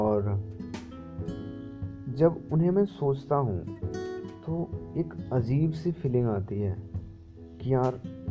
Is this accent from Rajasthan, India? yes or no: no; Gorakhpur, Uttar Pradesh, India; और मैं उत्तर प्रदेश के गोरखपुर से बिलोंग करता हूँ। मेरा जन्म बहुत ही गरीब परिवार में हुआ था।